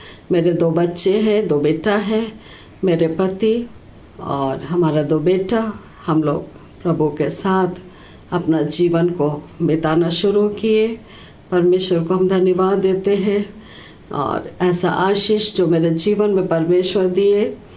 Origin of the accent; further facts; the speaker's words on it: Jharkhand, India; हम झारखंड के रहने वाले हैं और हम एक नामधारी मसीह में परिवार में थे और नामधारी चर्च में हम जाते भी थे